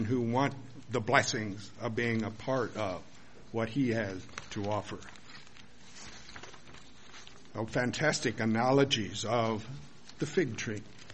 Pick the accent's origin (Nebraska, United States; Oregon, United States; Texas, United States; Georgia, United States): Oregon, United States; I remember growing up in Oregon, we had this giant oak tree in our yard.